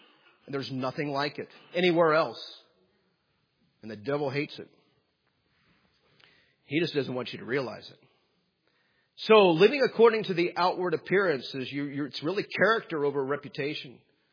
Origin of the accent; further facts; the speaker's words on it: United States; I felt a little bit of pride being an American.